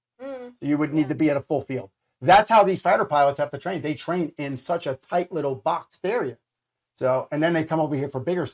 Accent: United States; They actually have I'm American, obviously, and a military person.

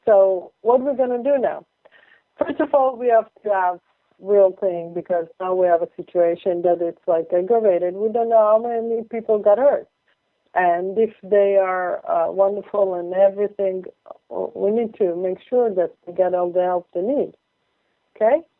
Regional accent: Israel; also born or lived in Italy; now in United States; when I grew up in Israel, not so many years, because most of my life I've been in America, or Italy, I don't know.

